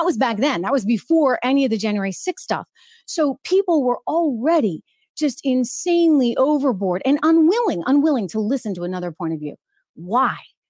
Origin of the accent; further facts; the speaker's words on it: New Hampshire, United States; Born and raised, former Miss New Hampshire, by the way, born and raised in New Hampshire, a great place.